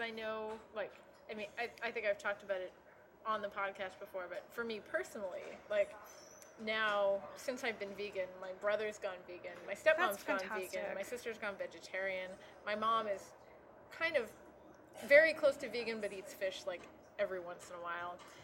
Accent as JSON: {"language": "English", "region": "Alberta", "country": "Canada", "said": "I'm from Alberta, which is a beefy place."}